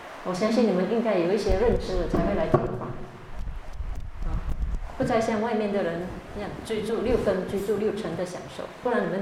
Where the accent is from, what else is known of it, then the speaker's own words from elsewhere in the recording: China; 尤其是我们中国人呢、东方人呢，都很愿意做的一件事情